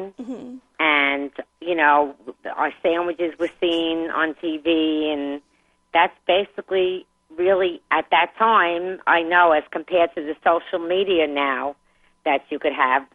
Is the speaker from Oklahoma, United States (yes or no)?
no; Brooklyn, New York, United States; accent: Brooklyn; And especially where I grew up in Brooklyn, as you could tell by my accent, there was like a deli on every corner.